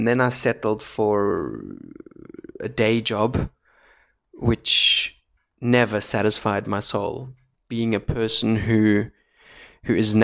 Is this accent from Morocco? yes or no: no; Solingen, North Rhine-Westphalia, Germany; English is a second language; I was born and raised in Germany. Solingen is the town I call home, not too far from Düsseldorf and Cologne.